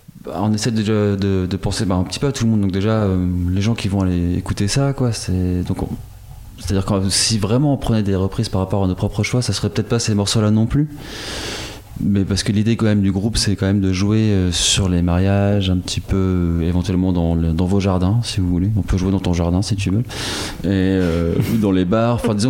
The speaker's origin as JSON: {"language": "French", "town": "Saintes", "region": "Nouvelle-Aquitaine", "country": "France", "tie": "born or raised there", "said": "j'ai un petit peu bougé, mais oui, je suis né à Sainte et ça fait."}